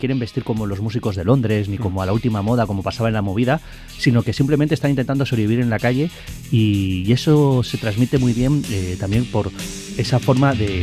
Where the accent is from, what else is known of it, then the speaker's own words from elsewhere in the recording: Madrid, Community of Madrid, Spain; Que nosotros, que somos los dos madrileños, sabemos un poco de lo que hablamos.